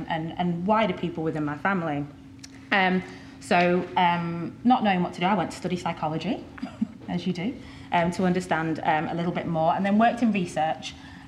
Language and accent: English; Bradford, Yorkshire and the Humber, United Kingdom; born there; I was born in Bradford.